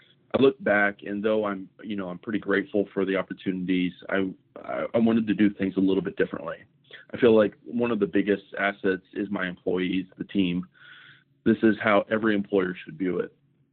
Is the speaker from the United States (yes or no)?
yes; Midwest, United States; So my father basically was an emergency management coordinator for a county where I was growing up in the Midwest.